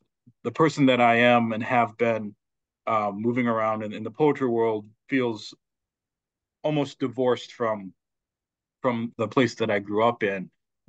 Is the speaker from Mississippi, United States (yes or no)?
no; Eau Claire, Wisconsin, United States; I grew up in Eau Claire, Wisconsin. Lake Superior is not far from Eau Claire